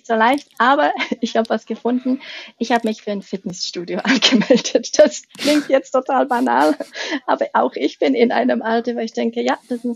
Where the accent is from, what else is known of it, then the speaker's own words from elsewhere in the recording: Czechia; ich bin ja Tschechin ursprünglich